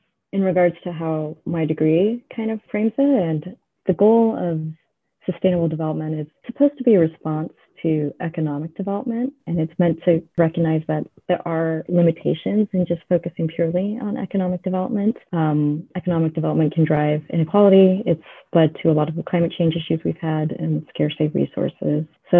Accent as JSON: {"language": "English", "country": "United States", "lives_now": "United Kingdom", "said": "I felt guilty of just coming from a country that's so privileged and doesn't recognize its pri"}